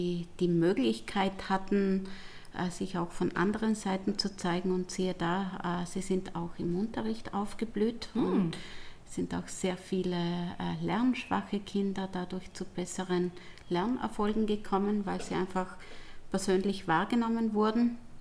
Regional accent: Trentino-Alto Adige, Italy; Ja, man muss dazu sagen, ich komme aus Südtirol.

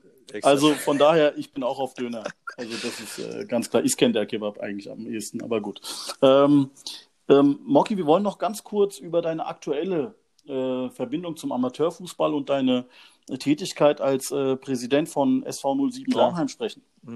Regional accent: Istanbul, Turkey; Und ich bin in Istanbul geboren, Türke.

